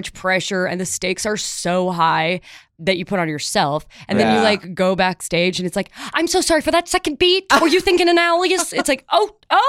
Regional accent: Chicago, Illinois, United States; So I went to NYU, and I grew up in Chicago, and I went to NYU, and when I went to audition at NYU, it was the first time I had ever been on a plane.

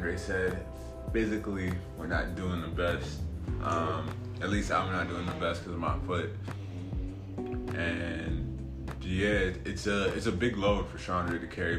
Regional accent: New York, United States; Just because, I mean, as a New Yorker, if you've been anywhere else, you know people automatically know where you're from.

